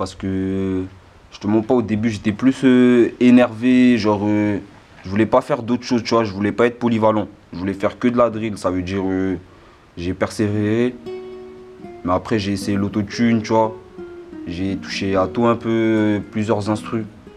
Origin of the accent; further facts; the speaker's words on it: Strasbourg, Grand Est, France; Je viens de Cronenbourg Ouest